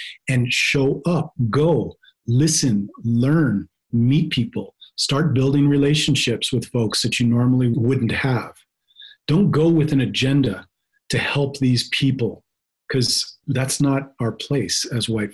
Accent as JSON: {"language": "English", "region": "West Coast", "country": "United States", "tie": "born or raised there", "moved": "as an adult", "lives_now": "New Mexico, United States", "said": "I'm 51. I grew up on the West Coast, came to New Mexico in 2007"}